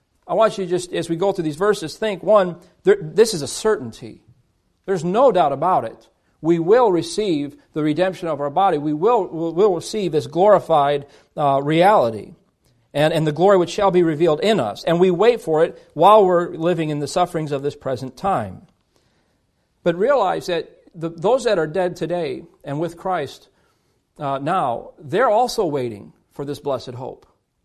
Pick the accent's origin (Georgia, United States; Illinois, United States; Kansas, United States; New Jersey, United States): Illinois, United States; I'm originally from Chicagoland and I'm a Bears fan